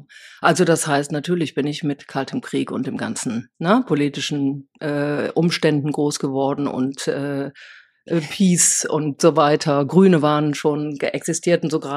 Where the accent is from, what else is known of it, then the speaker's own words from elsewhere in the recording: Wipperfürth, North Rhine-Westphalia, Germany; ich komme aus dem Oberbergischen, aus einem kleinen Kaff, Wipperfürth